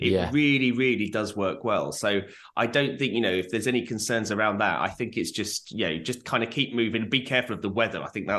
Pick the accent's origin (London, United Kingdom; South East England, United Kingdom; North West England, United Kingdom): South East England, United Kingdom; Brighton; No. Fucking original Brighton, the one that this Brighton was named after. That's the one I'm from.